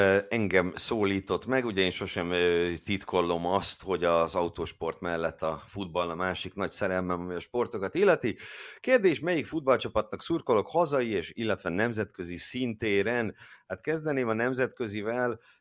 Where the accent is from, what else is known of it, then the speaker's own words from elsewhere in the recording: Zsombó, Csongrád-Csanád, Hungary; Zsombó, ugye Zsombó az a falu, ahol felnőttem